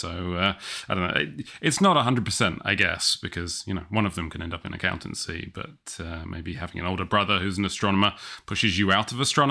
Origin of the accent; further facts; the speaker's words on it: England, United Kingdom; moved away as an adult; So despite being very English and very cautious about leaving a country where I'd lived my entire life, I jumped at the chance.